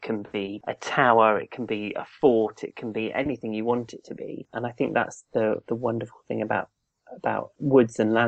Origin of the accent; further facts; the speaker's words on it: East of England, United Kingdom; growing up in Norfolk, I was very close to the sea